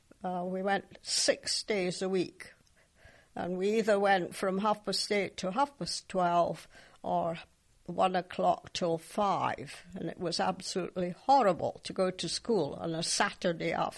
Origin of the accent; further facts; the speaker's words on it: Edinburgh, Scotland, United Kingdom; also born or lived in Blackridge / London; Well, I was born in Blackridge, West Lothian, and before I was a year old, we moved down to London and I stayed in Mill Hill. But I came back to Edinburgh in 1929 and had all my schooling in Edinburgh.